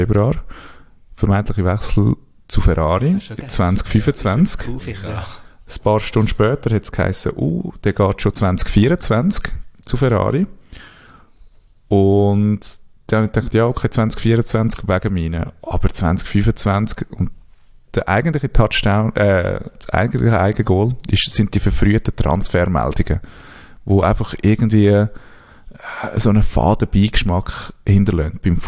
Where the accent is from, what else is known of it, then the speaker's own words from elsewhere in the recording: Canada; Ja, als Kanadier, ja.